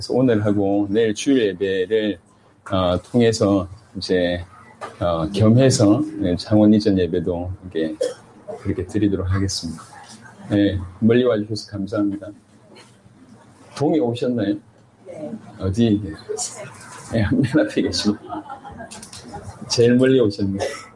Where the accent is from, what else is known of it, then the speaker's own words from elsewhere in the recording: Masan, South Gyeongsang, South Korea; 제또 고향이 마산이고, 마산에서 이제 고신 측에서 이렇게 잘 훈련받았습니다.